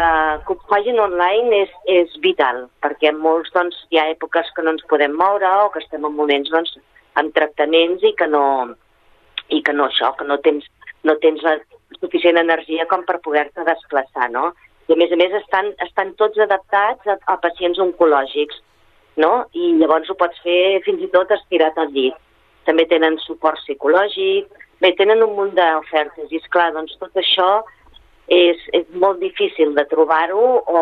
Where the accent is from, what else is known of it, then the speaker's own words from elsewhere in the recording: Sabadell, Catalonia, Spain; born there; Vaig néixer a la Concòrdia.